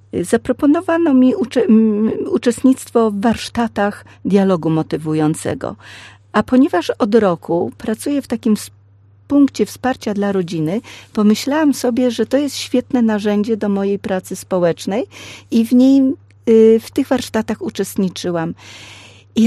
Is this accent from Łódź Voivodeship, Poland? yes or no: no; Gniezno, Greater Poland Voivodeship, Poland; Przyjeżdżałam ze studiów do Gniezna, skąd pochodzę, studiowałam w Poznaniu